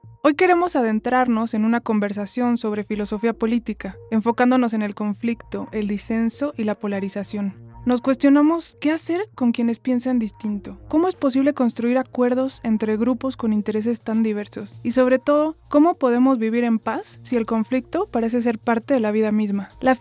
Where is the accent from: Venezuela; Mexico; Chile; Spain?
Mexico; Pero yo como mexicana, al escuchar esto, pienso